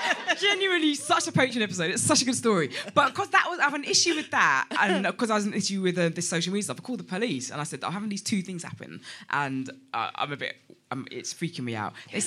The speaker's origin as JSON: {"language": "English", "town": "East Finchley", "region": "London", "country": "United Kingdom", "tie": "born or raised there", "said": "I was brought up in East Finchley, in London, and I don't live there now. And it's way nicer than where I live."}